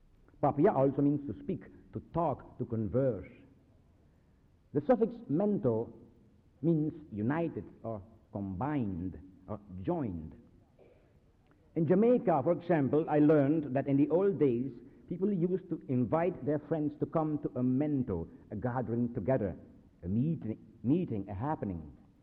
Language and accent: English; Curaçao; I am from Curaçao, one of the six islands of the Netherlands Antilles.